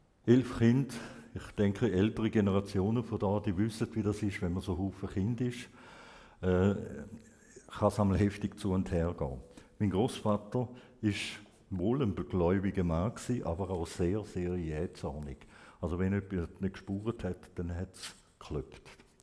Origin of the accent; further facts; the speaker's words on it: Vienna, Austria; born there; Ich bin ursprünglich in Wien geboren. Meine Eltern sind beide Österreicher, der Vater mit ungarischen Wurzeln.